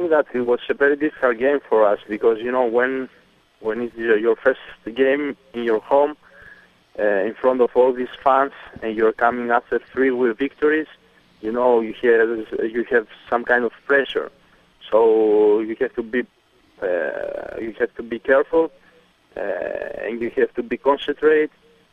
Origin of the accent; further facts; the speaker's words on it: Greece; English is a second language; also born or lived in Italy; No, I mean, everybody knows that I am from Greece.